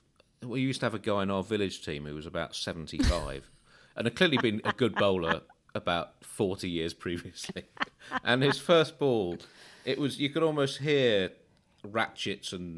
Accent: Australia; I say it to you as an Australian

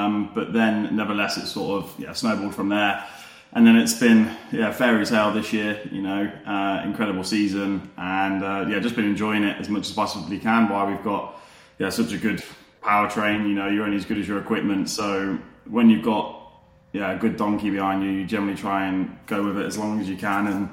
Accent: Leicester, East Midlands, United Kingdom; I'm originally a Leicester boy. So I'm originally from Leicester.

